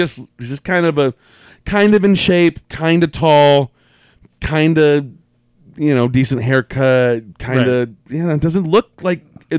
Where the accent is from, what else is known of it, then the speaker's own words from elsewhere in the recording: South Bend, Indiana, United States; April 20th, Black Label Pro is going to my hometown, South Correct. Bend, Indiana, and I have seven accounts within walking distance of where they're doing the show.